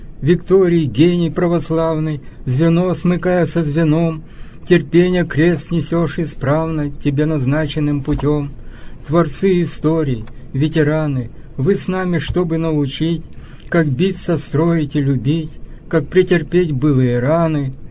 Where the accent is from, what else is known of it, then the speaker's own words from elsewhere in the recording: Tyumen, Tyumen Oblast, Russia; now in Yekaterinburg, Russia; Мы из Тюмени приехали сюда, в Екатеринбург, но тогда это был Свердловск.